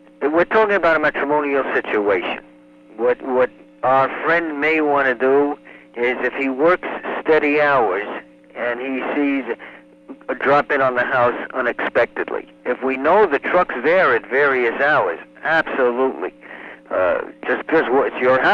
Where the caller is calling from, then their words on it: Queens, New York, United States; New York, Queens, New York.